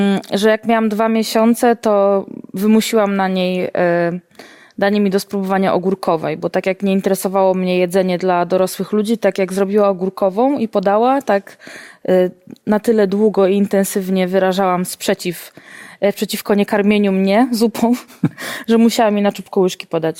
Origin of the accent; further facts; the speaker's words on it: Pruszków, Masovian Voivodeship, Poland; born there; bo urodziłam się w Pruszkowie, tu jest cała rodzina